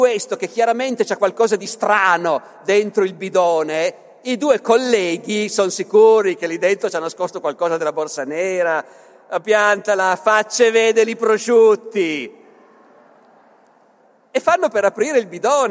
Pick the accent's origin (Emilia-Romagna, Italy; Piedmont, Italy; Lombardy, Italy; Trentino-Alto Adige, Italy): Piedmont, Italy; accent: Piedmontese; voi scuserete se col mio accento piemontese faccio queste battute